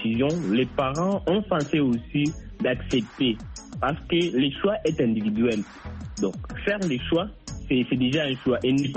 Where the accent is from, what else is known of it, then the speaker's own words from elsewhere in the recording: Kasaï, DR Congo; moi je suis du Kassai.